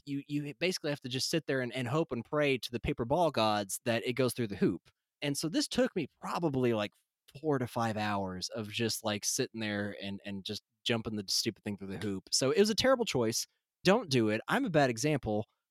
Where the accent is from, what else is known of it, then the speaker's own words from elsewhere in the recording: Tennessee, United States; I'm from Tennessee, and Appalachia doesn't get a lot of positive representation in media.